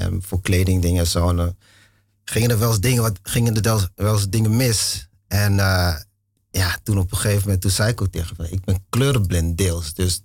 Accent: Deventer, Overijssel, Netherlands; Deventer.

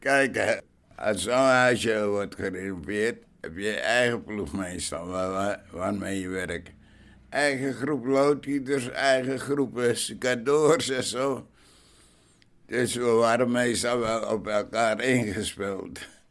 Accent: Amsterdam, North Holland, Netherlands; Ik ben Amsterdammer

